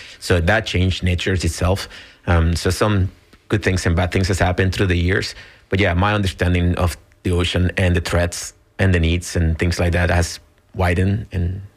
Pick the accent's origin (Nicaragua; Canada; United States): Nicaragua; So when I was growing up, obviously my reach of knowledge was very local